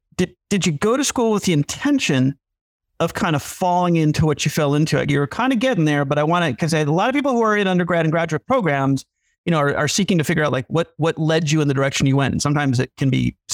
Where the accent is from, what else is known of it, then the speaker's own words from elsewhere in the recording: Minneapolis, Minnesota, United States; Coming in from Minneapolis, which is also my hometown.